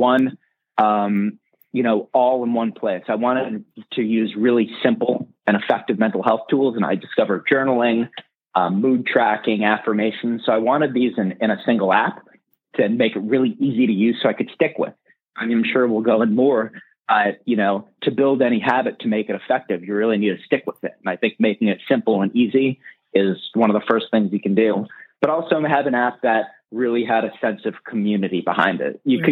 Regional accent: New York, United States; Well, I'm born and raised in New York, been building and designing apps for about 15 years.

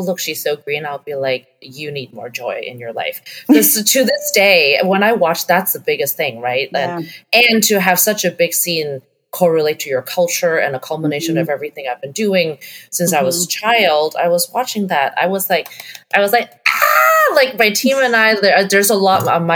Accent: Hong Kong; also born or lived in Canada; But I grew up in Hong Kong.

